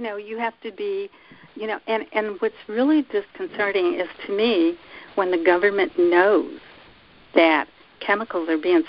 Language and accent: English; United States; watching these chemtrails for years because I grew up in America and they weren't there before.